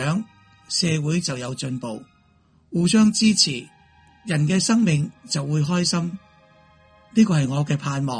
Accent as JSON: {"language": "Cantonese", "country": "China", "said": "咁其实上主旨意喺我哋中国人嚟讲咧，就系上天嘅意旨"}